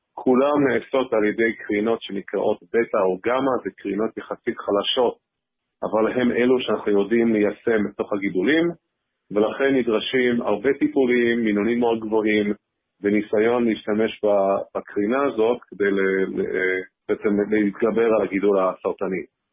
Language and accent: Hebrew; New York, United States; Hebrew is a second language; moved away as an adult; now in Israel; אני במקור אמריקאי, גדלתי בניו יורק, התחלתי שם בעבודה. ב-2008 עברתי לישראל עם גולדמן סאקס.